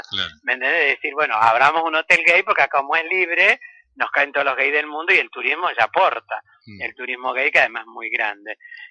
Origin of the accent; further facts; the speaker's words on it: Salta, Argentina; que yo soy salteña.